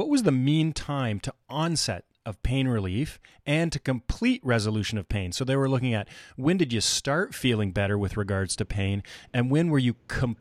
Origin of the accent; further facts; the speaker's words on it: Canada; I am Canadian